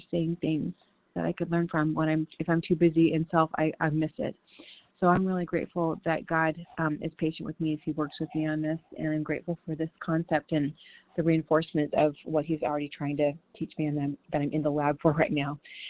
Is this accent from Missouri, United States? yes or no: no; Michigan, United States; from Michigan